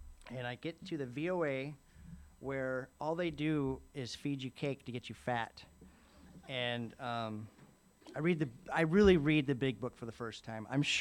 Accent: Palos Verdes, California, United States; I grew up in Palos Verdes.

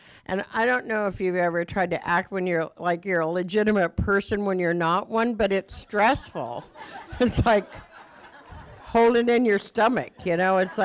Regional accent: Phoenix, Arizona, United States; A lot of you know my story. I grew up in Phoenix, going to be a nun, ended up as a go-go dancer.

